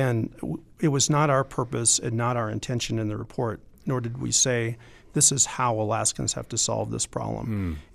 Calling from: Colorado, United States; And I'm calling you from Colorado, and it's a great example here. We have two Indian nations in my state.

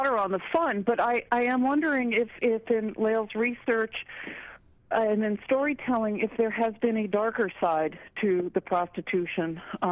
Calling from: Nome, Alaska, United States; I'm calling from Nome, a place that certainly knows how to romanticize the gold rush

